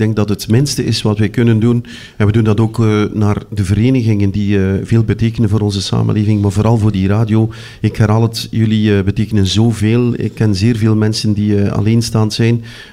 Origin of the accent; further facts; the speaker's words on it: Deinze, East Flanders, Belgium; Ik ben opgegroeid in Deinze.